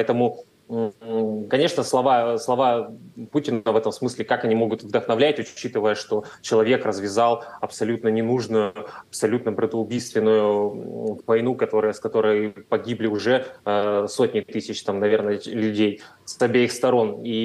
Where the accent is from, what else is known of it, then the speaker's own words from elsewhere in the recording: Khabarovsk, Khabarovsk Krai, Russia; Нет, ну, гражданин я России, но, конечно, я хабаровчанин, дальневосточник.